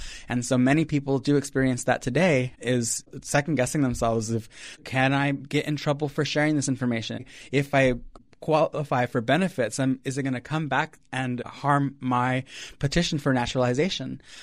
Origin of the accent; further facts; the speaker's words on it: Modesto, California, United States; like growing up in Modesto, California, and also having experienced family come and go from Mexico to the U.S.